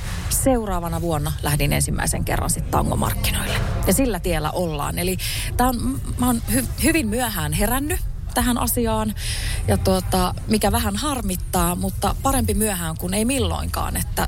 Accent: Lapinlahti, North Savo, Finland; accent: Savonian; moved away as an adult; now in Porvoo, Finland; Mä oon Lapinlahdelta. Eli tuolta Ylä-Savosta Kuopion ja Iisalmen välistä. Sieltä mä oon lähtöisin ja 18 vuotta siellä asustellut ja mutkien kautta nyt sitten 6 vuotta tuohon Porvooseen. Että kyllä on murteet tullut ainakin tutuksi, että on täysin savolainen

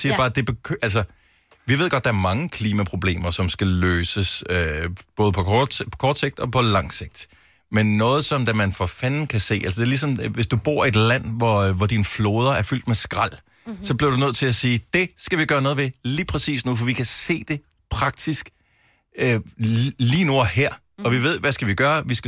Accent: Bogense, Region of Southern Denmark, Denmark; jeg voksede op i Bogens ude ved molen

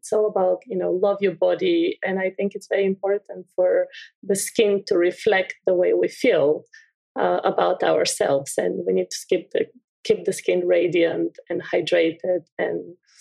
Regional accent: Bulgaria; I'm from Bulgaria. I grew up with these beautiful fields.

